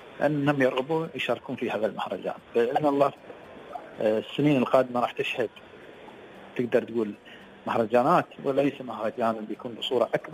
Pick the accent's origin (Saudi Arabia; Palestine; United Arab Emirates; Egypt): United Arab Emirates; عندنا في الإمارات